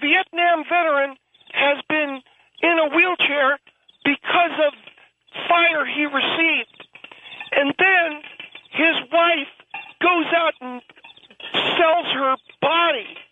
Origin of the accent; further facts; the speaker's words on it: Altadena, California, United States; Yes, sir, I'm from Alhambra. I'm from Altadena, California